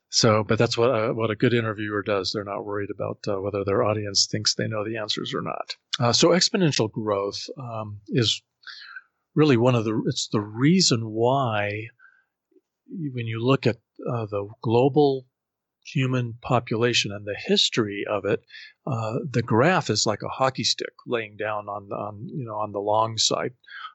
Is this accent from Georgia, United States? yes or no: no; Colorado Springs, Colorado, United States; in the American West and in my hometown of Colorado Springs.